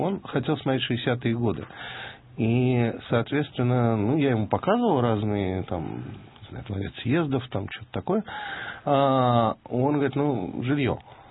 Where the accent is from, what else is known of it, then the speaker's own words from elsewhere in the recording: Moscow, Russia; born there; И такой стал более такой, ну, самым роскошным местом в Москве. Я очень рано оттуда уехал.